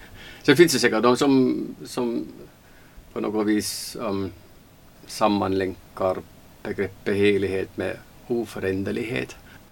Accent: Baden-Württemberg, Germany; Swedish is a second language; now in Sweden; vi flyttade från Waldön till Oberaisersheim i Tyskland och det ena är alltså Baden, man talar alltså en dialekt som heter Badisch och sen flyttade vi över gränsen till en dialekt som heter Schwäbisch.

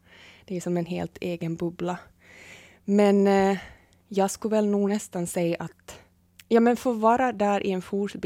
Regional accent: Kronoby, Ostrobothnia, Finland; där jag är uppväxt i Kronoby, en liten by som heter Libik

